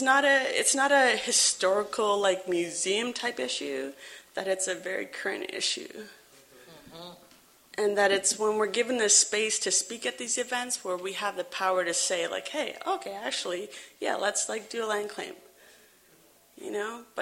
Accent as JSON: {"language": "English", "town": "Toronto", "region": "Ontario", "country": "Canada", "tie": "born or raised there", "lives_now": "Halifax, Canada", "said": "I'm a Ojibwe, Soto Ojibwe from Manitoba. I was born and raised in Toronto."}